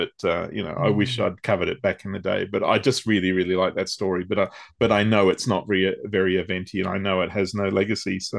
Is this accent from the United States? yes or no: no; Australia; Yeah, I'm Aussie